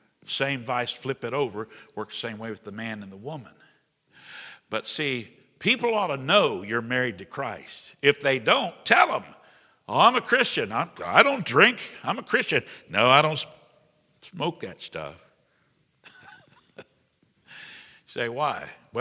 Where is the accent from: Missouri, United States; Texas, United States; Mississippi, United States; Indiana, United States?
Indiana, United States; New Trenton; I grew up in New Trenton, you know.